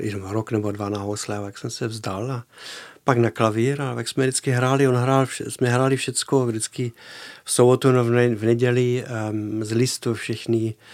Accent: Stavanger, Rogaland, Norway; born there; Czech is a second language; jsem narodil ve Stavangeru

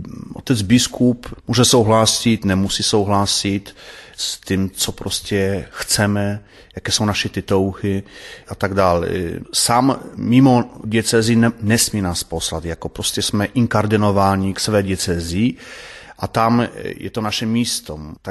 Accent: Nowy Sącz, Lesser Poland, Poland; accent: Polish; Czech is a second language; now in Czech Republic; Samozřejmě nejsem Čech, to je to okamžitě poznat. Ten polský akcent mě prozradil v okamžitě. Pocházím z jihu Polska, z města Nowy Sącz, město, které má tak kolem 100 000 obyvatel, jih Polska 20 km ke hranicem se Slovenskem.

